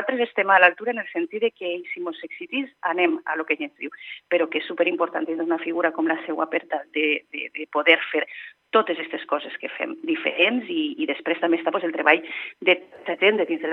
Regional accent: Vila-real, Valencian Community, Spain; que som molt de Vila-real, que sempre estem defensant les nostres tradicions

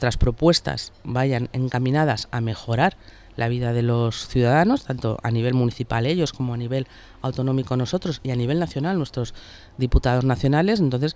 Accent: Valencian Community, Spain; Y nosotros lo que somos valencianos y españoles.

